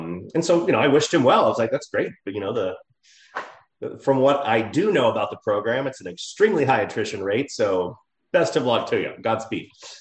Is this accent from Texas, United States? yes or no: yes; Dallas, Texas, United States; And so I grew up in Dallas, did my undergraduate education at Southern Methodist University, studied at Oxford University in England as well